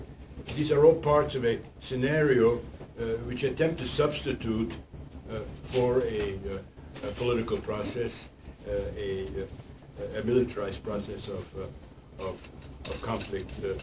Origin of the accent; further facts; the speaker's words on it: Hungary; in the sense that Orban is getting away with it in my home country